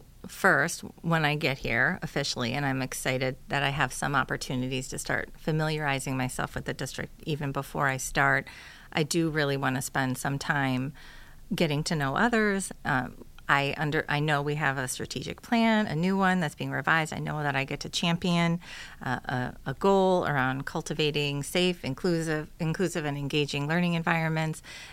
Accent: Waukegan, Illinois, United States; I went back to my hometown, Waukegan, Illinois

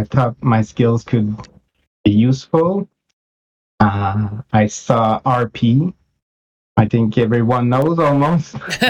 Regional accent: Quebec, Canada; English is a second language; I'm a kid from the 80s, born and raised near Montreal in a francophone area. I actually learned English playing D&D

